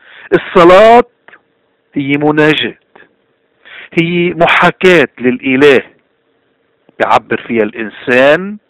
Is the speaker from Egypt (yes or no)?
no; Lebanon; اليوم نحن كلبنانيين وين ما كنا موجودين، كنا بلبنان او ببلاد الاغتراب